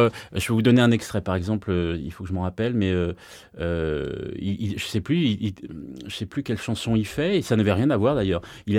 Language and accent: French; Brittany, France; je suis breton